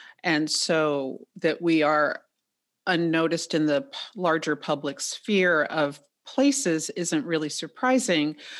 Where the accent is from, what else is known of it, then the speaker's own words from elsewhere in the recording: New York City, New York, United States; I experienced it growing up in Manhattan and just didn't think about it because it was the way it's always been.